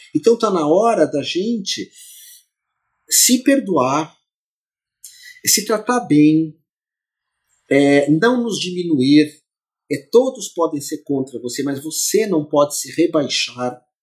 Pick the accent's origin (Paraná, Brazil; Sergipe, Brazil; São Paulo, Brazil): São Paulo, Brazil; born there; Eu nasci em Moema, que é um bairro de São Paulo.